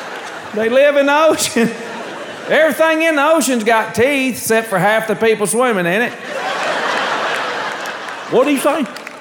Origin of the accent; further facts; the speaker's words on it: Arkansas, United States; I said, you want us to get in the ocean smelling like shrimp? I'm from Arkansas. Even I know that ain't right.